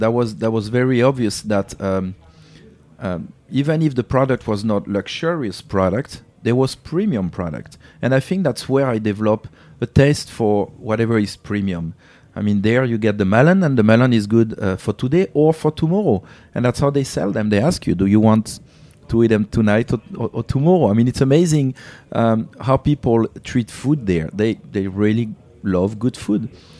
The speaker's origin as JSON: {"language": "English", "town": "Bandol", "region": "Provence-Alpes-Côte d'Azur", "country": "France", "tie": "born or raised there", "said": "I grew up in the south of France in a small city called Bandol, small town. 7,000 people"}